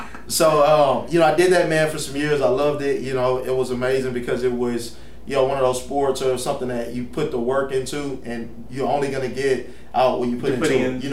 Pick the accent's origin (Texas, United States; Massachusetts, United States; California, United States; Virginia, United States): Texas, United States; Houston; All right. So, I grew up here in Houston, Texas. I'm a professional bodybuilder.